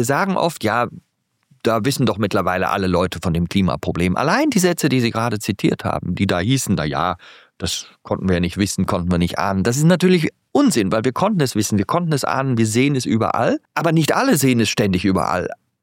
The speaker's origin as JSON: {"language": "German", "town": "Bonn", "region": "North Rhine-Westphalia", "country": "Germany", "tie": "born or raised there", "said": "ich bin in Bonn aufgewachsen. Das war also sehr nah am Rhein dran."}